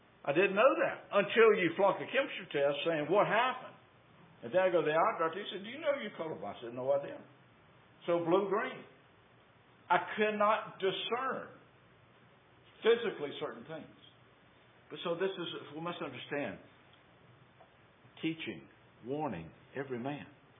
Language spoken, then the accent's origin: English; the South, United States; I'm from the South. I slur my words. I talk fast.